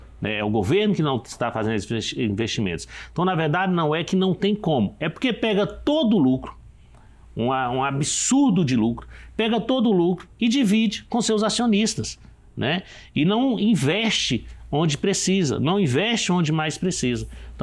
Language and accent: Portuguese; Minas Gerais, Brazil; Aliás, isso tem muito a ver com a região de onde eu venho, né? 90% do lítio do Brasil está ali, né? Cravado ali no meio do Vale de Jequitinhonha, né?